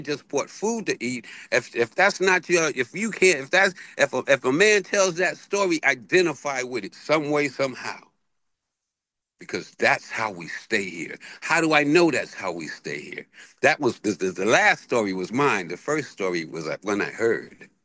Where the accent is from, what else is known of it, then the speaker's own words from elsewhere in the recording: Bronx, New York, United States; born there; I was born in South Bronx in 1959. There was no such thing as an addict or an alcoholic in any of my New York days, right?